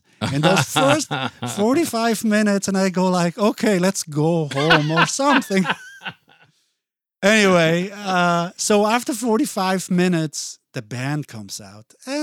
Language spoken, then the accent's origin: English; Basel, Basel-Stadt, Switzerland; moved away as an adult; I was born in Basel, and I grew up in Basel until I met my wife. We got married in Basel. And then we moved here in 2000.